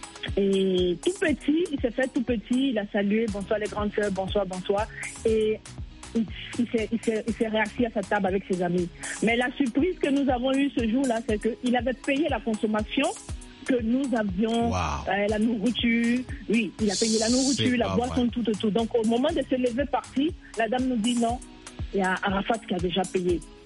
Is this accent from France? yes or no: no; Côte d’Ivoire; chez nous en Côte d'Ivoire.